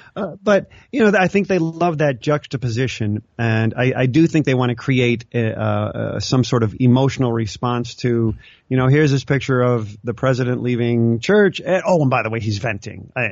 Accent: Chicago, Illinois, United States; I grew up in the Chicago area, and we would occasionally.

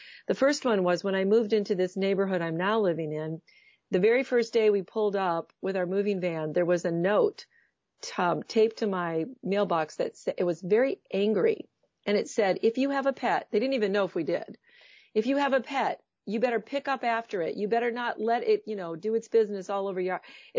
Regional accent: Midwest, United States; I grew up in the Midwest. We always do this kind of thing.

